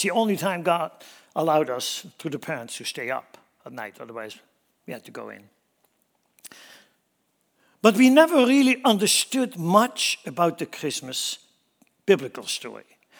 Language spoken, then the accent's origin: English; Switzerland; English is a second language; now in United States; But primarily, I grew up in Switzerland, so we have our traditions. I came over here